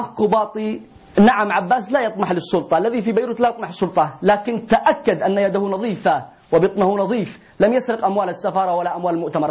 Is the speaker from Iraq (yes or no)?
no; Yemen; يجب أن نجتمع جميعا وأن نحل مشاكلنا وقضايانا بصورة هادئة تجمعنا كيمنيين وتوحدنا أيضا كيمنيين